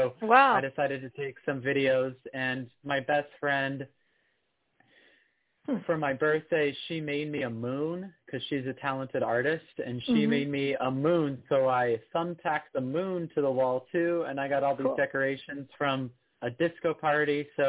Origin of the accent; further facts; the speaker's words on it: Oakland, California, United States; Yeah, so I was raised in Oakland. I grew up there. My parents had a house in the Oakland Hills.